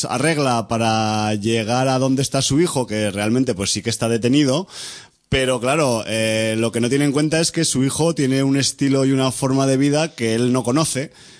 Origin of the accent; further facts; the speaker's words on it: Aragon, Spain; accent: maño; Sí, bueno, es que soy de Aragón.